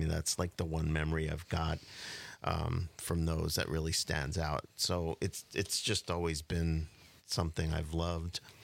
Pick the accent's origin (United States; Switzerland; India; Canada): United States; Long Island, New York; I grew up in on Long Island, New York, which is why I've got the Giants hat on.